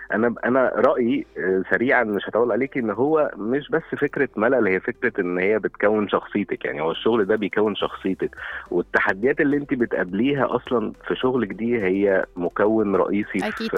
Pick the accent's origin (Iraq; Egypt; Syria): Syria; now in Dubai, United Arab Emirates